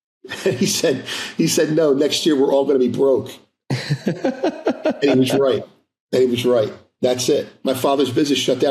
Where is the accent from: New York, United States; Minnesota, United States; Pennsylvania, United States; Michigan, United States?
Pennsylvania, United States; Philadelphia; And I grew up in South Philly.